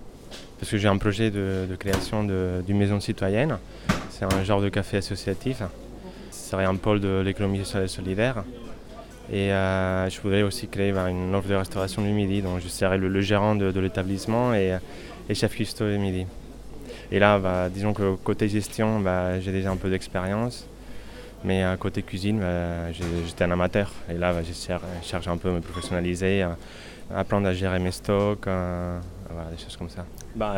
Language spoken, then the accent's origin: French; Barcelona, Catalonia, Spain; now in France; je suis originaire de Barcelone. Ça fait une dizaine d'années que j'habite en France